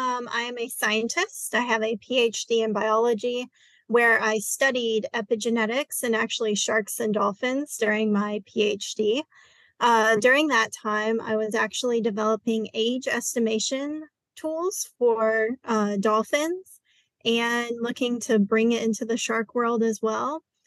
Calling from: Fort Lauderdale, Florida, United States; I am located in Fort Lauderdale, Florida. Nice and sunny.

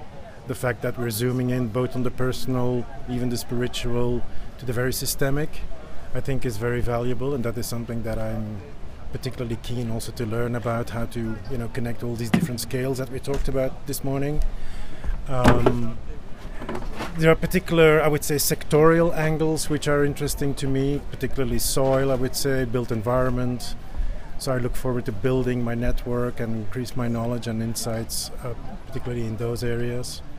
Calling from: Belgium; I'm coming in from Belgium.

